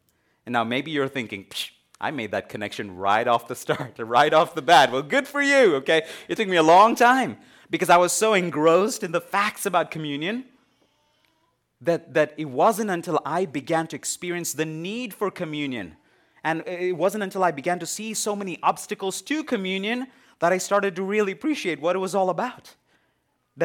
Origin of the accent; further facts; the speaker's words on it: India; I was born and raised in India, but I grew up in the church. So I was in the minority, right? Christians only form about 2% of the Indian population. Praise God, I was born into a Christian home.